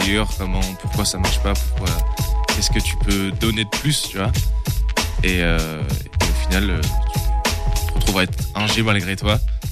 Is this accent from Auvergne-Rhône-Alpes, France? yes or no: no; Angers, Pays de la Loire, France; rappeur d'Angers